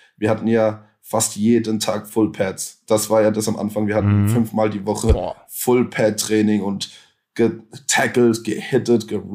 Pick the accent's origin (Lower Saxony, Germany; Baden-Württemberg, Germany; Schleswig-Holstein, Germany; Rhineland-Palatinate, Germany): Rhineland-Palatinate, Germany; Kaiserslautern; Ich komme aus Kaiserslautern, ne?